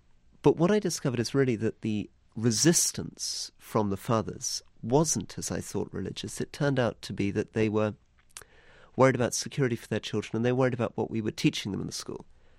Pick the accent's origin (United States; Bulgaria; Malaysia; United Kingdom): Malaysia; I grew up in Muslim countries, and my father was a diplomat. I grew up in Malaysia. I then worked in Indonesia.